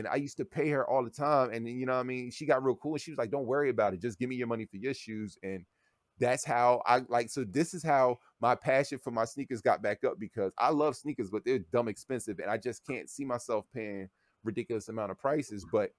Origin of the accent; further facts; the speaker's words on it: East Coast, United States; I didn't understand. I didn't know. I was just from the East Coast.